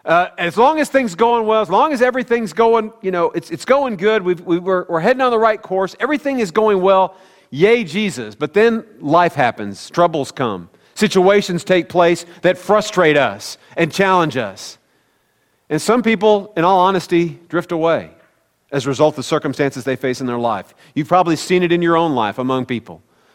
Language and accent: English; Midwest, United States; growing up in the Midwest and being a Royals fan